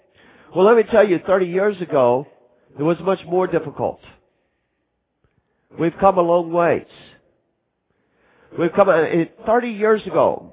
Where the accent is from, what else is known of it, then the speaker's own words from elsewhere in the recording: Texas, United States; I'm from Texas, we can get away with it